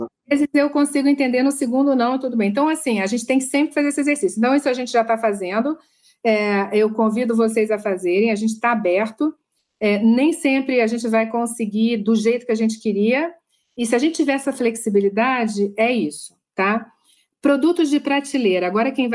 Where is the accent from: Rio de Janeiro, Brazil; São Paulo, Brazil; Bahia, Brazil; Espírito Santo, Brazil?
Rio de Janeiro, Brazil; porque eu sou carioca